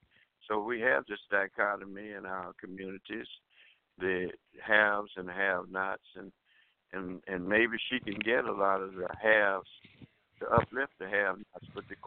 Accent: Alabama, United States; I was encouraged to become a politician in my home state of Alabama

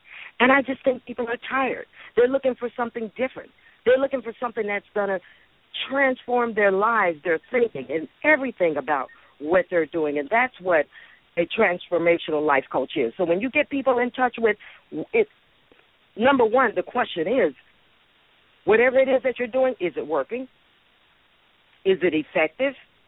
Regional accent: Gary, Indiana, United States; He worked at U.S. Steel Mill. I grew up in Gary, Indiana.

